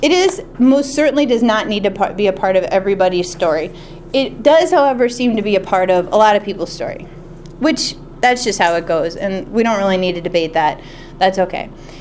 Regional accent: Maryland, United States; I'm from Maryland. We have no accent. It's very boring.

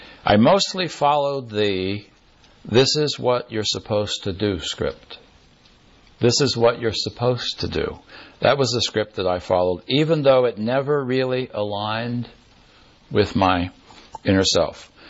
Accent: West Virginia, United States; I come from West Virginia, mountains of West Virginia, coal mining town.

